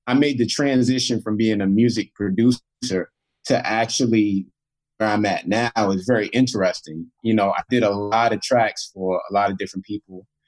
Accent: Queens, New York, United States; I grew up in Queens, New York, so for me, I saw a lot of different Queens musicians

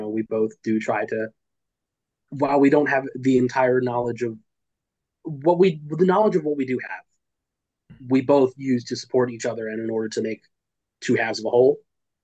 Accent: Ohio, United States; I am in the great state of Ohio, which most of you hate, but hey, it's not that bad, I promise.

